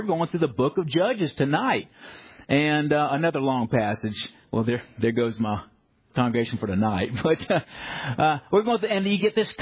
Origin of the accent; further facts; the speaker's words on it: the South, United States; Whenever I start to get really proud about being Southerner, I remember the wickedness of the Ku Klux Klan